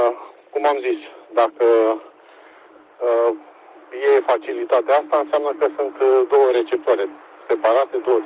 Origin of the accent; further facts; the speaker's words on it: Oltenia, Romania; Scuze că mai divaghez așa, na, ca român, nu știu, ca olteanu, să uită și să miră de tot ce vede pe aici.